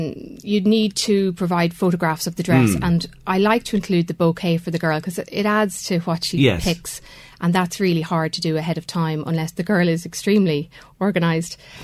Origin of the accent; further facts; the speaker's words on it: Dromiskin, Leinster, Ireland; I am from Dromiskin, yeah.